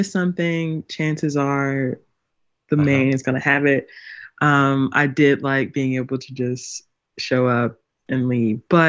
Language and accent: English; the South, United States; Yeah, it's weird because I'm a Southerner.